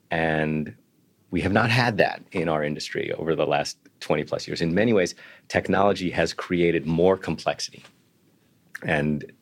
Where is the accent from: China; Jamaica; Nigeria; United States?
United States; I'm American. I grew up in the US.